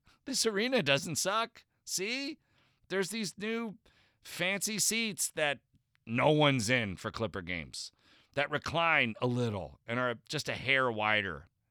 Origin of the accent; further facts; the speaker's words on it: New Jersey, United States; now in Los Angeles, United States; I know because I'm from Jersey. And so North Jersey touches New York and filled with those jerks. And South Jersey touches Philadelphia and those jerks.